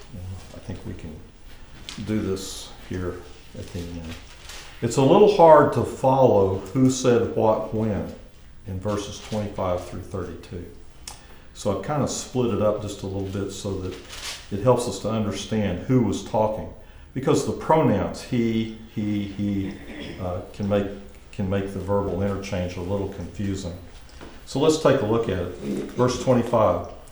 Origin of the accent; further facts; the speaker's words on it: Oklahoma, United States; I'm from Oklahoma, and it's always wrestle.